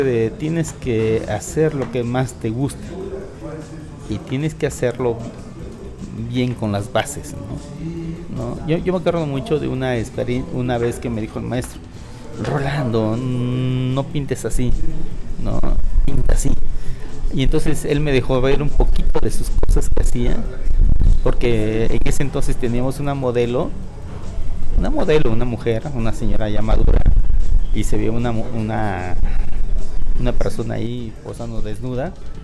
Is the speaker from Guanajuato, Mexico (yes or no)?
no; Tehuantepec, Oaxaca, Mexico; now in Oaxaca, Mexico; fue mi niñez ahí en Tehuantepec, pero luego vine a Oaxaca a estudiar arquitectura.